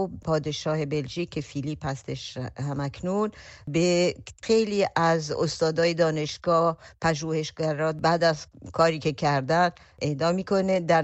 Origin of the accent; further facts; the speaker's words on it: Iran; moved away as an adult; now in Belgium; من تمام بچگیمو در ایران گذروندم، دبستان دبیرستانمو در ایران بودم، بعد برای دانشگاه به بلژیک اومدم و بعدش هم به انقلاب رسید و من در بلژیک موندم. در نتیجه بیشتر زندگیمو در بلژیک گذروندم.